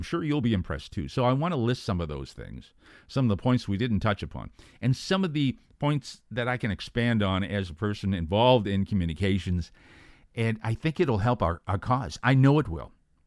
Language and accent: English; Boston, Massachusetts, United States; now in Toronto, Canada; Yeah, I'm from Boston, but I live in the Toronto area.